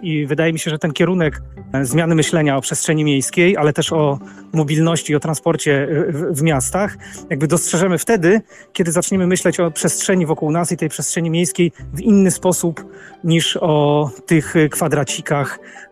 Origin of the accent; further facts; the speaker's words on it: Warsaw, Masovian Voivodeship, Poland; Natomiast ja jestem z Warszawy, mieszkam tutaj na co dzień